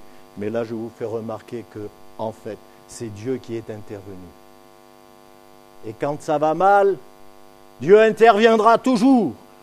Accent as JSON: {"language": "French", "region": "Provence-Alpes-Côte d'Azur", "country": "France", "said": "je viens du Midi et d'une région qui s'appelle la Provence. Et je ne suis pas loin de Marseille non plus."}